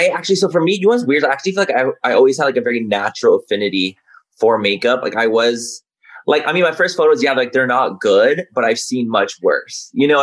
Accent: Chula Vista, California, United States; I grew up in San Diego. Born and raised in Chula Vista.

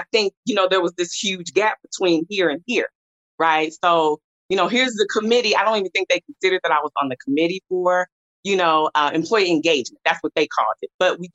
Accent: Dallas, Texas, United States; So I'm from Dallas. I live in Dallas

